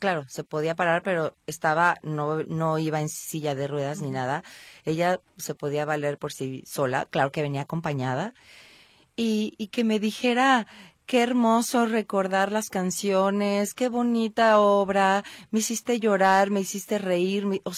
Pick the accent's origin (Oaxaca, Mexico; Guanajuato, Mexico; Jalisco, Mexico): Jalisco, Mexico; Guadalajara